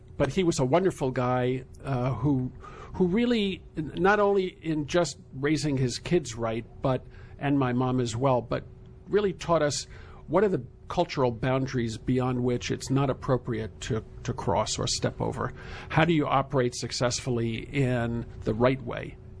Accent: Manhattan, New York, United States; I think you learn a lot about yourself growing up

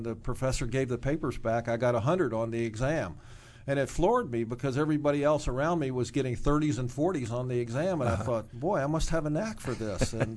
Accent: Kensington, Maryland, United States; also born or lived in Washington, D.C.; I'm from Washington, but I grew up in Kensington, Maryland, a suburb of Washington, D.C.

